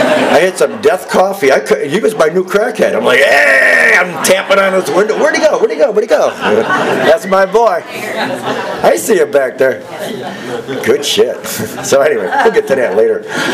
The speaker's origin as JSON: {"language": "English", "region": "Florida", "country": "United States", "said": "Guys, you're lucky. I'm from Florida. Those girls are kind of beat up."}